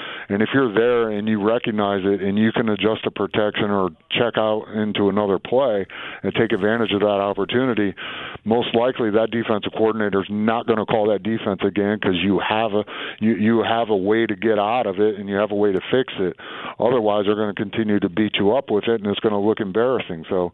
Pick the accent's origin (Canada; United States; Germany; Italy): United States; Michigan; Especially, I grew up in Michigan, and that's something you look forward to.